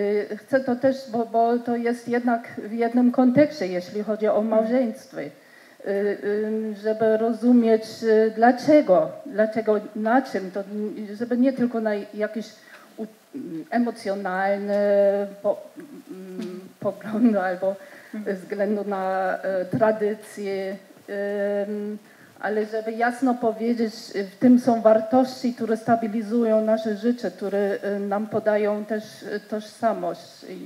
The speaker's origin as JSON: {"language": "Polish", "region": "North Rhine-Westphalia", "country": "Germany", "second_language": "Polish", "said": "ja jestem akurat z Westfalii. ale z regionu Paderborn"}